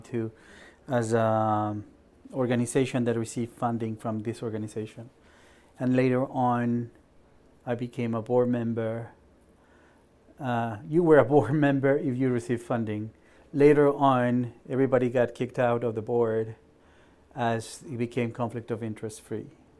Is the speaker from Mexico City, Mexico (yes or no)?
yes; Mexico City, Mexico; moved away as an adult; I'm originally, I was born and raised in Mexico, mm-hmm. Mexico City. My father's Japanese. My mother's Mexican-French. It's a whole combo. I came here originally to study at Penn.